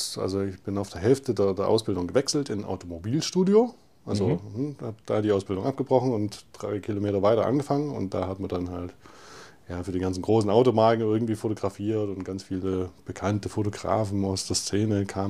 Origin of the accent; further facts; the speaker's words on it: Saxony, Germany; moved away as an adult; now in Calw, Germany; ich bin im Erzgebirge aufgewachsen, habe da Abitur gemacht